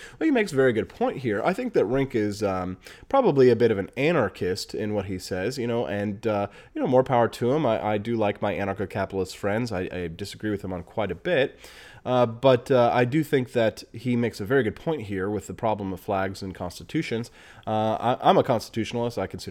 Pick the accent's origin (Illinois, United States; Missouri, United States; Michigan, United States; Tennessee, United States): Missouri, United States; in my Baptist church where I grew up in Missouri.